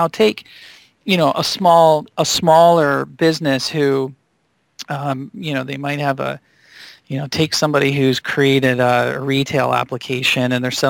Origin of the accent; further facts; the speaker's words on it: Michigan, United States; I remember growing, I grew up in Michigan, and I actually went to school to be a mechanical engineer.